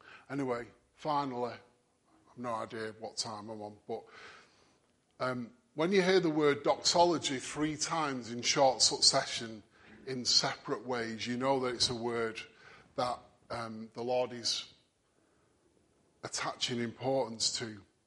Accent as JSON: {"language": "English", "town": "Manchester", "region": "North West England", "country": "United Kingdom", "said": "because I'm Mancunian enough, hopefully."}